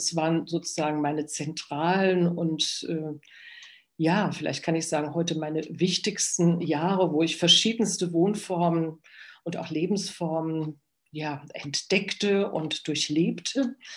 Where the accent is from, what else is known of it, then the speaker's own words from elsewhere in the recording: Wetzlar, Hesse, Germany; born there; now in Thuringia, Germany; 1952 an. Da bin ich geboren in Wetzlar, einer anderen Goethestadt. Meine Eltern wohnten dort in der Nähe, in dem kleinen Städtchen Braunfels.